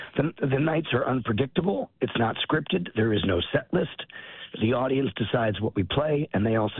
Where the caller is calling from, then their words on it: Texas, United States; In fact, I'm calling you from Texas.